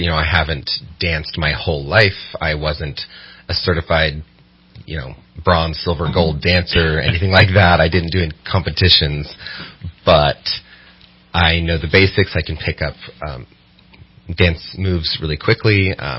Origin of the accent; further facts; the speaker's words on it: Anderson, California, United States; also born or lived in Cottonwood; Well, I grew up here as well. I grew up in Anderson in Cottonwood. I went off to college, of course. You know, I was freshly 18 and moved down to San Francisco, moved up to the Portland area to finish school.